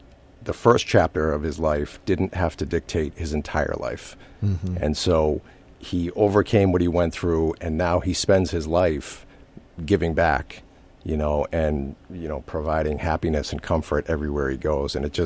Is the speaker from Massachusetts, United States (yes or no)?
yes; Weymouth, Massachusetts, United States; So I'm originally from Weymouth, graduated from Weymouth South High School in 1988